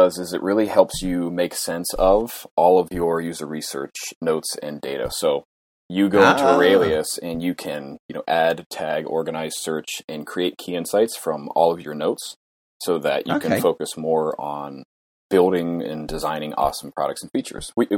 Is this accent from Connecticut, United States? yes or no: no; Pittsburgh, Pennsylvania, United States; now in Minneapolis, United States; although I'm originally from the East Coast. I came from and grew up in Pittsburgh, Pennsylvania.